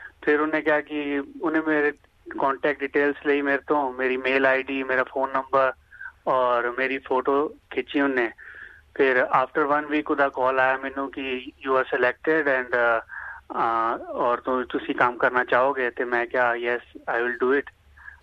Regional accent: Chhattisgarh, India; moved away as an adult; also born or lived in Amritsar; now in Australia; India 'ਚ ਜੀ ਮੈਂ ਛੱਤੀਸਗੜ੍ਹ ਤੋਂ ਬਿਲੋਂਗ ਕਰਦਾ ਵਾਂ ਤੇ ਬਾਕੀ ਮੇਰੀ ਸਟੱਡੀ ਗ੍ਰੈਜੂਏਸ਼ਨ ਅੰਮ੍ਰਿਤਸਰ ਤੋਂ ਹੋਈ ਆ।

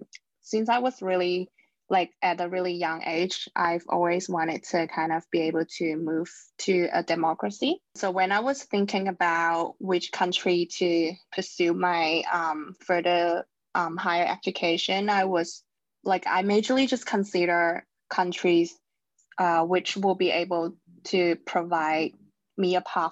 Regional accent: China; I'm originally from China

